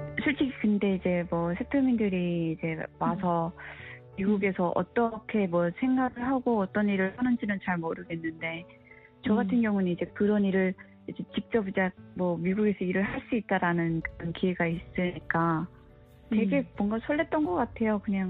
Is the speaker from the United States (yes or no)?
no; North Korea; now in South Korea; 왜냐면 저희는 아직까지도 이제 그 북한에서 온 그게 이제 다 적응은 했다라고 하는데